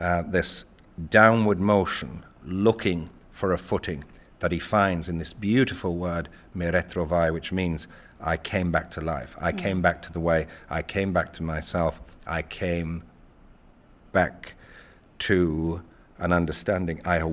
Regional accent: England, United Kingdom; I grew up in Yorkshire, but I grew up of an Irish mother. And I grew up with her songs and stories in my infant ear. And I have another parallel life in Ireland

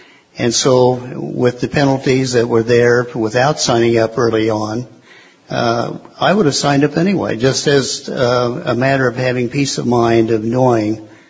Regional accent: Missouri, United States; I was born and raised in Northwest Missouri.

